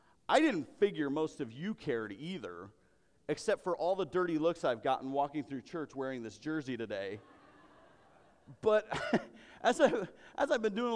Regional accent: Iowa, United States; I'm from Iowa, all right? Born and raised. I'm corn-fed, just like you folks.

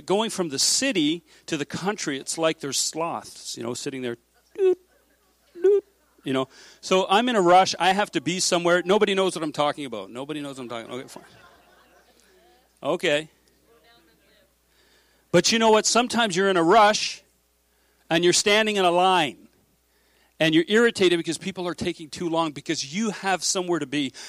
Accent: Mississauga, Ontario, Canada; when I came from the city, I grew up in Mississauga, and it was like things were fast, like mechanical.

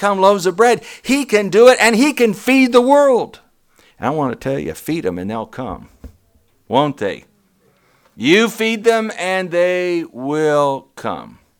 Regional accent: United States; Now, when I was a kid growing up in Mercer County, and I used to read this or hear it in Sunday school

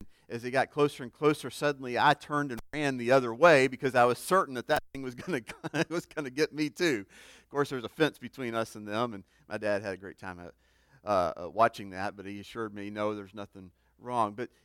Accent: Mississippi, United States; Growing up in Mississippi, one of the first things that I can remember as a young boy, I grew up in the city, but we would travel through the country quite a bit

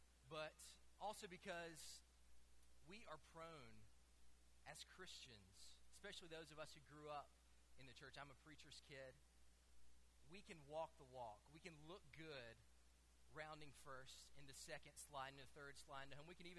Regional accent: Sylacauga, Alabama, United States; I grew up in Sylacauga, Alabama. Many of you have probably driven right through Sylacauga on your way to Birmingham many times, going on Highway 280.

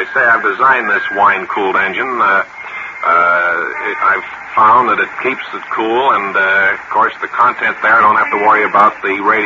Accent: New York, United States; I'm from Santa Mauritius, Long Island.

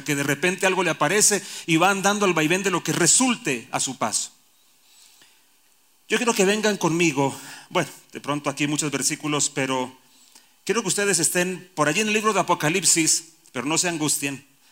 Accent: Colombia; a mí como colombiano de 56 años

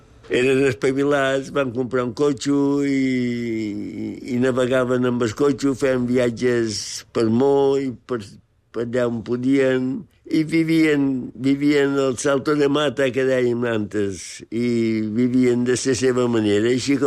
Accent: Es Castell, Balearic Islands, Spain; Quan jo era petit, Es Castell era... Per jo era molt alegre, era molt agradable.

